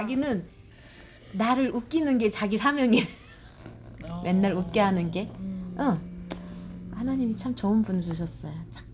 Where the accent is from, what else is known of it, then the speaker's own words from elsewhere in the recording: North Korea; now in United States; 나는 이제 이북 사람이고 나는 지금도 엄마가 보고 싶고 나는 엄마 떠나고 싶지 않았는데 어떻게 내가 엄마를 떠나서 내가 미국까지 오게 됐었고